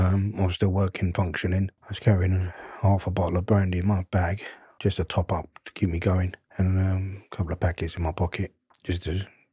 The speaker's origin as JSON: {"language": "English", "region": "London", "country": "United Kingdom", "tie": "born or raised there", "said": "I'm from Northwest London, Northwest 10, and I was brought up in Harlesden, Stonebridge Estate, Church Road, and upbringing was very religious."}